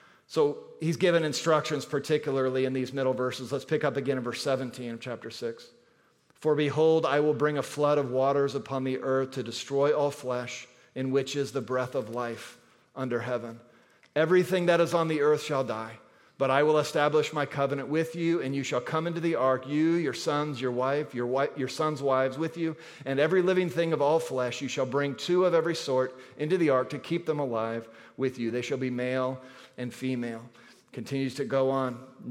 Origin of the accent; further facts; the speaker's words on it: Phoenix, Arizona, United States; I grew up in Phoenix, Arizona, and when we wanted to go on vacation, we would drive across the desert to San Diego or to Los Angeles.